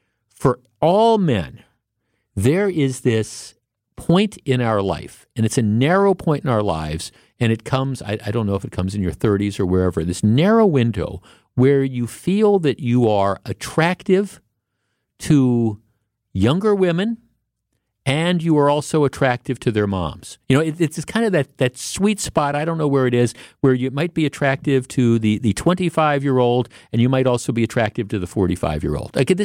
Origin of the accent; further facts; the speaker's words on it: Glendale, Wisconsin, United States; I grew up in Glendale, right? I grew up in Glendale, and there used to be a theater on Mill Road that was just a little bit, they called it the Mill Road Theater.